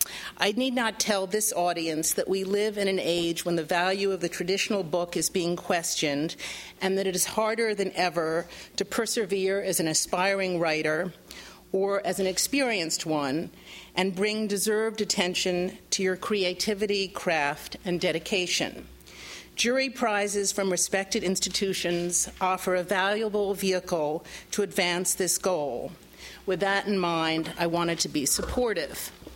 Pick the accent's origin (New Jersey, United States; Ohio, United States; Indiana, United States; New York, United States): New York, United States; New York City; I've felt a special interest in books about my hometown, where my great-great-grandparents grew up and six generations of my family have lived here. New York City has, of course, unlimited depths to plumb